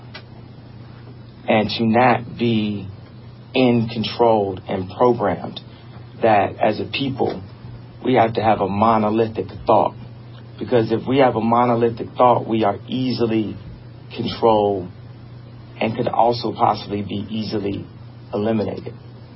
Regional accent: United States; But I have the right, as an American, to have my own opinion.

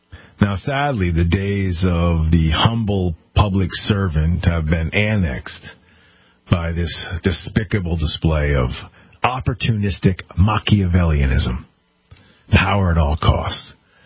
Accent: Connecticut, United States; I wrote a column for a paper here in my home state of Connecticut

